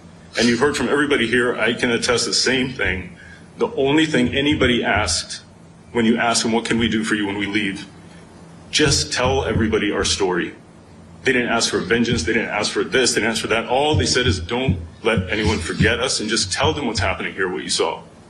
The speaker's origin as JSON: {"language": "English", "country": "United States", "said": "And as an American, I was ashamed."}